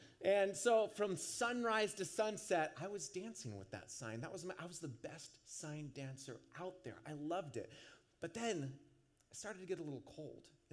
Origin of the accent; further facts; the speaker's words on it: Stanwood, Washington, United States; where I grew up in Stanwood, Washington, not a lot of people worked when they were 15